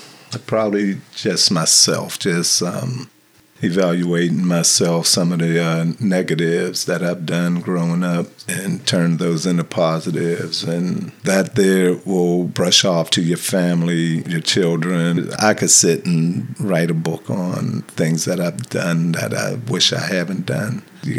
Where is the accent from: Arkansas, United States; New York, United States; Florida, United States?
Florida, United States; Homestead; moved away as an adult; I was born and raised in Homestead, left between military, just venturing out on my own, California, a couple other places, other cities, and just ventured back to Homestead.